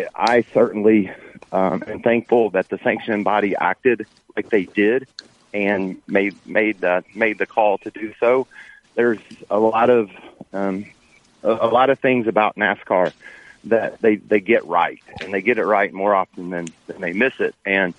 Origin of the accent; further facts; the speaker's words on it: Kentucky, United States; I'm from Kentucky. I knew it existed. You know, I knew it was a Southern thing